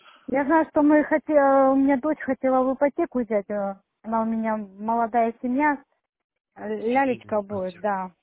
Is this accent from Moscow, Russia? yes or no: no; Krasnodar, Krasnodar Krai, Russia; Я сама из Краснодара, поэтому я здесь живу.